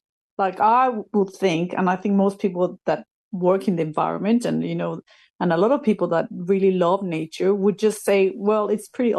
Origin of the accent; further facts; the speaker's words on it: Mexico; because I have experience, I'm from Mexico, so I have experienced small, going to really small rural lands that had amazing nature.